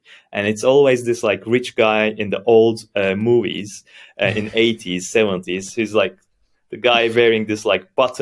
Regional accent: Istanbul, Turkey; now in Germany; So I'm from Istanbul, Turkey, moved to Germany 5 years ago, and I'm a digital product manager.

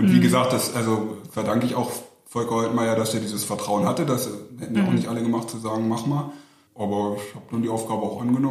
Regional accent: Saxony-Anhalt, Germany; einen engen Kontakt zu Freunden aus meinem Heimatdorf, was bei Gardelegen liegt.

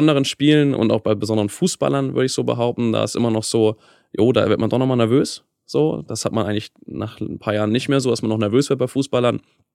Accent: Schleswig-Holstein, Germany; weil ich komme aus Schleswig-Holstein ursprünglich

